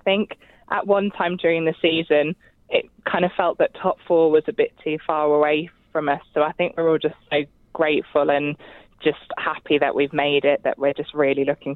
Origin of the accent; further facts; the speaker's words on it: Birmingham, West Midlands, United Kingdom; I'm a Brummie